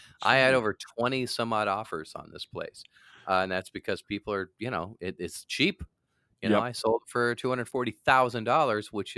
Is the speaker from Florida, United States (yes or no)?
no; Kansas City, Missouri, United States; born there; I was born in Kansas City, Missouri.